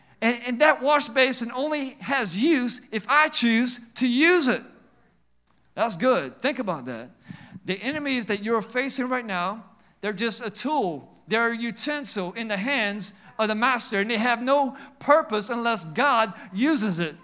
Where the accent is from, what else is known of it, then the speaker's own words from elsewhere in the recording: the South, United States; We're from the South. You act like you ain't got no roaches in your house.